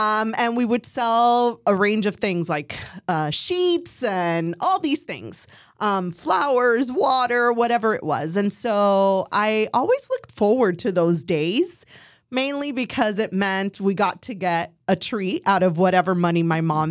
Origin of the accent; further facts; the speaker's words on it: Miami, Florida, United States; moved away; I am a proud Latina. I am originally from Miami, Florida, transplanted 5 years ago and started this journey of entrepreneurship.